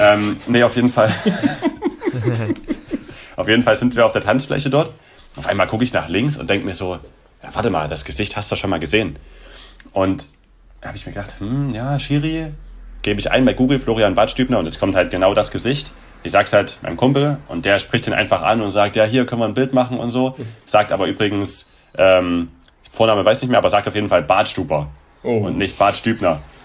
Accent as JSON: {"language": "German", "town": "Chemnitz", "region": "Saxony", "country": "Germany", "said": "wir kommen aus Chemnitz"}